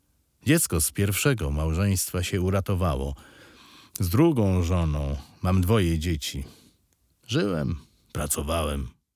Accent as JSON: {"language": "Polish", "town": "Warsaw", "region": "Masovian Voivodeship", "country": "Poland", "lives_now": "Bytom, Poland", "said": "Jestem warszawiakiem. Żona urodzona w Busku, a mieszkamy w Bytomiu."}